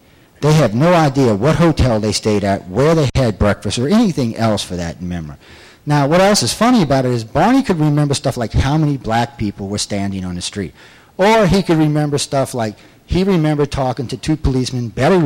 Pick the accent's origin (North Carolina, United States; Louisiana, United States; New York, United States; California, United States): Louisiana, United States; New Orleans; I'm from New Orleans and Mardi Gras